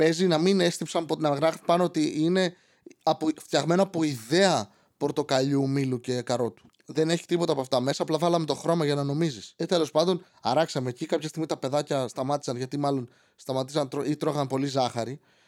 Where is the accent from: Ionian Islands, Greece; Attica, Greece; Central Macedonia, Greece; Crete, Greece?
Central Macedonia, Greece; Serres; Εγώ είμαι από Σέρες. Ούτε με αυτά ασχολούμαι, αλλά είμαι από Σέρες.